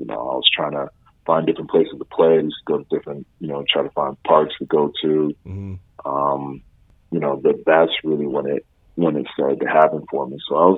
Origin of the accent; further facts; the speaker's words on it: Montreal, Quebec, Canada; since, you know, I was from Montreal, so we only go up to the 11th grade